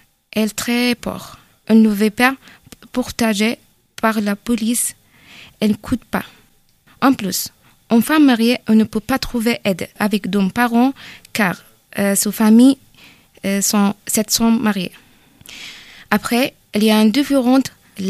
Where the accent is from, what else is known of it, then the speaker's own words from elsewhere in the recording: Chad; now in France; je viens de Tchad.